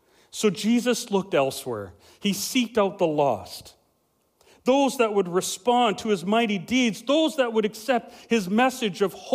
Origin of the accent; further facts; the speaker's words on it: Vanderhoof, British Columbia, Canada; I always kind of wondered what it'd be like to go back to my hometown and if I had, you know, if I was in a leadership role there in Vanderhoof, you know, they'd remember the punk kid, you know.